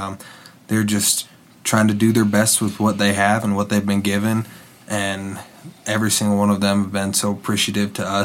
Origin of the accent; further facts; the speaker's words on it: Washington, Illinois, United States; from Washington, Illinois.